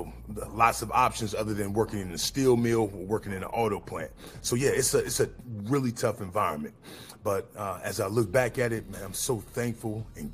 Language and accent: English; Lorain, Ohio, United States; I grew up in Lorain, which is a small steel city right on the lake, right, I'll say maybe 30 miles west of Cleveland, right on the lake, on Lake Erie.